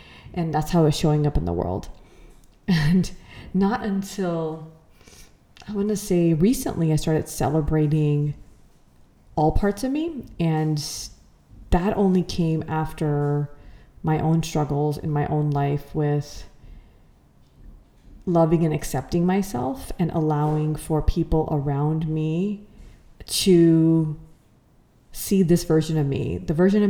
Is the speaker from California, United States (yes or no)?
yes; Los Angeles, California, United States; growing up in Los Angeles, I was born and brought up in LA. I had two siblings. My parents immigrated to the country right before I was born.